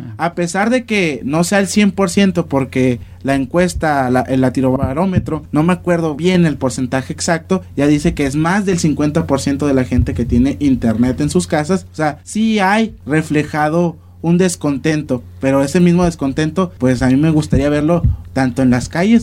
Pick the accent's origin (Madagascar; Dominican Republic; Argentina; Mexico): Mexico